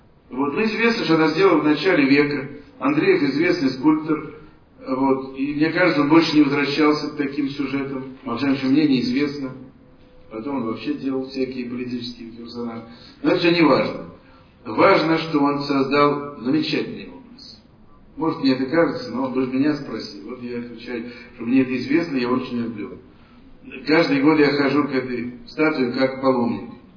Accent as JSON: {"language": "Russian", "region": "Moscow", "country": "Russia", "tie": "born there", "said": "Родители у меня были москвичами, я родился в Москве."}